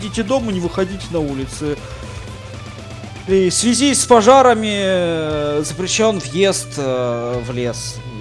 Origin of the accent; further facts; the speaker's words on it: Aldan, Sakha Republic, Russia; я действительно родился и вырос в Алдане